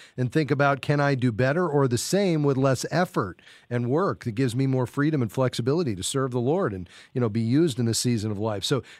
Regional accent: Fort Lauderdale, Florida, United States; Edlene is in my hometown where I grew up, Fort Lauderdale, Florida.

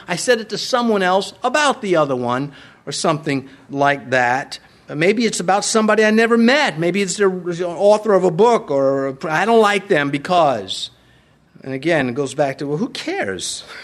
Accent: United States; I'm an American. I'm free to not submit all the time.

